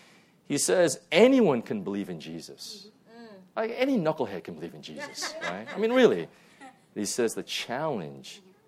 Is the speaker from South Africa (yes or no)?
no; California, United States; I'm just typical. I'm from Southern California.